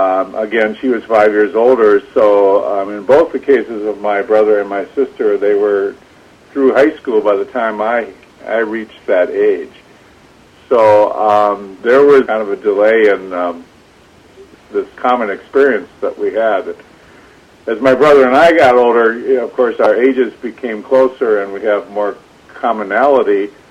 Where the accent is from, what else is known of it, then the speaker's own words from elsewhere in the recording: Wisconsin Rapids, Wisconsin, United States; born there; I was born in Wisconsin Rapids on February 3rd, 1946.